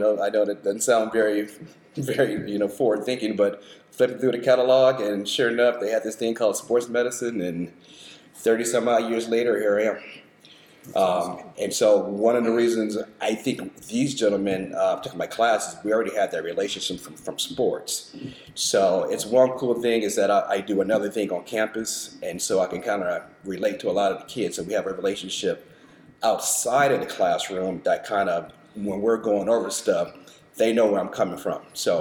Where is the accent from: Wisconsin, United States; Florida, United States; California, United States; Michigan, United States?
Michigan, United States; Detroit; the Super Bowl came to my hometown, Detroit.